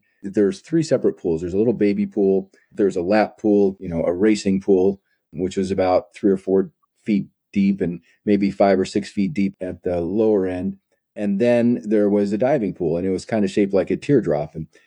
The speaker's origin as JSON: {"language": "English", "town": "Henrietta", "region": "New York", "country": "United States", "tie": "born or raised there", "said": "Well, I grew up in upstate New York in a little town called Henrietta. I actually grew up in a fantastic place for little kids. So in a little neighborhood called Riverton, and had walkways that went all through the neighborhood"}